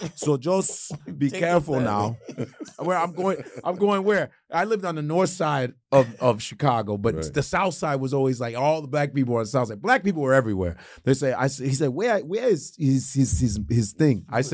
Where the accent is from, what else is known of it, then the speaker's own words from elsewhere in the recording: Nigeria; See, me being Nigerian, brother, see, I started getting really pro-black in college